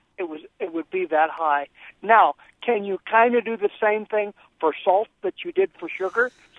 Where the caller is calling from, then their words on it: Cerro Gordo, Illinois, United States; I'm calling from Cerro Gordo, Illinois. I'm an ex-school teacher